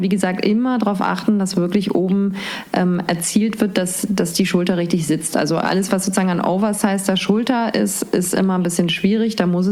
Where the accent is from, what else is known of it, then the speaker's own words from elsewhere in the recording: Hamburg, Germany; Aber sag ich als Hamburgerin auch noch, ey.